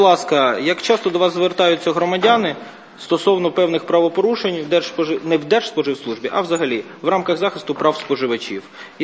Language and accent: Ukrainian; Mykolaiv Oblast, Ukraine; я ж з Миколаївської області.